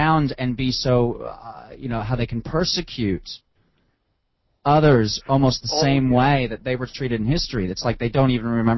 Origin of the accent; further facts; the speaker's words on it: New Jersey, United States; I grew up in Jersey, so I kind of know where you're coming from